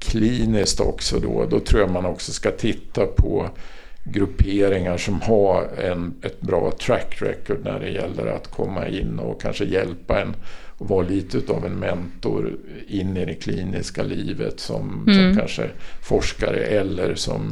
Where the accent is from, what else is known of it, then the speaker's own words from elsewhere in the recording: Sundsvall, Västernorrland County, Sweden; moved away as an adult; jag flyttade ju ner ifrån Sundsvall 1980, var liksom första gången jag bodde någon annanstans än i Sundsvall, förutom att jag hade varit utbytesstudent i USA. Men det var en ganska stort äventyr att flytta från hemstaden hit.